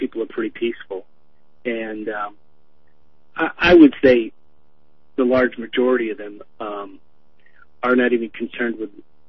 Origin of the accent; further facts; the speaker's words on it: Los Angeles, California, United States; now in Portland, United States; I've been living here on the West Coast all my life, and I've been – I grew up in Los Angeles, and I moved up here to Portland, and I go back to L.A. from time to time